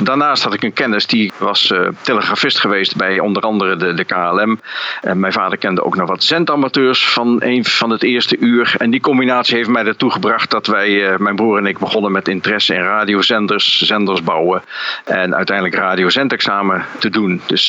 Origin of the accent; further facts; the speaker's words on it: Geldrop, North Brabant, Netherlands; now in Almelo, Netherlands; Ik ben 62 jaar oud. Ik woon in Almelo. Ik heb een technische achtergrond en ik kom oorspronkelijk uit Gelderop in Brabant. En ik woon sinds 1981 in Almelo